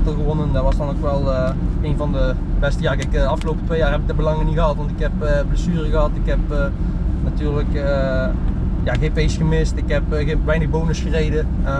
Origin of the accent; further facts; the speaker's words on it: Netherlands; Kijk, ik ben Nederlander en in Nederland heb je bijna alleen maar zand.